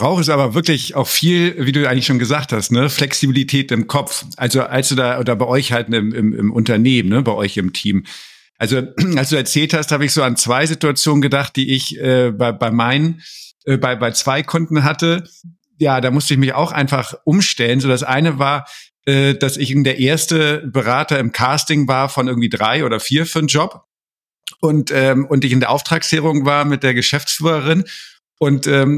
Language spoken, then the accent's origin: German; Hamburg, Germany; so als Hamburger, ne, so verbindlich